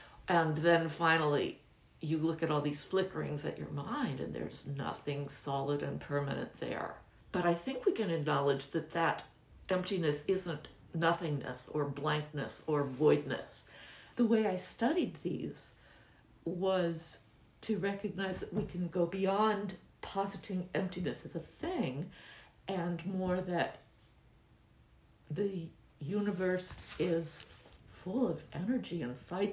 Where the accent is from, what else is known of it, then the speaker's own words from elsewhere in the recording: Ohio, United States; I come from Ohio, very conservative area, Christian family, and didn't really know anything about religions outside of mine.